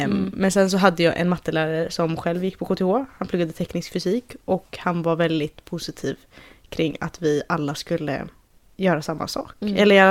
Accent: Stockholm, Stockholm County, Sweden; Jag är också från Stockholm.

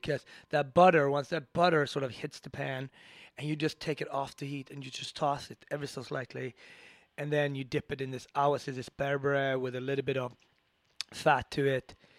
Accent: Ethiopia; So I am from the Asmara tribe. Amhara tribe, and my wife is from the Garage tribe.

